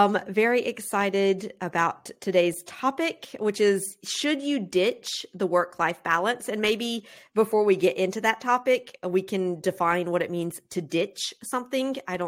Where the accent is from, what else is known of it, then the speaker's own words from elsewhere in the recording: United States; But I feel like, as an American, I feel like, this is not so bad.